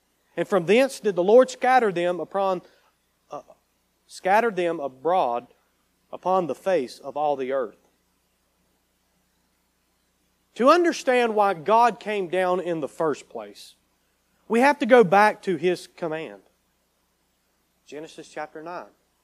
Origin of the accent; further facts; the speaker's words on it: North Carolina, United States; I said, no, sir, I'm from North Carolina. Boy, you got a strong draw.